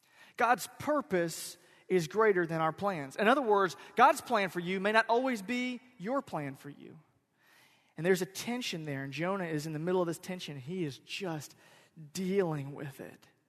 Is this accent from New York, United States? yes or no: no; Florida, United States; I'm from Central Florida. I don't like cold weather.